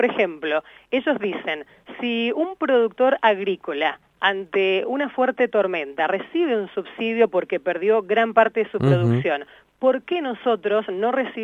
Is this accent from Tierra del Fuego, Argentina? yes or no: no; Malargüe, Mendoza, Argentina; Justamente las características de Malargüe coinciden más con la Patagonia que con Mendoza. Sí. O sea, nosotros somos el norte de la Patagonia.